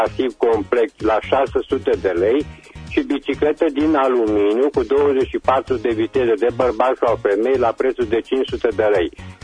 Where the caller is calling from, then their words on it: Reșița, Caraș-Severin, Romania; sunt din Reșița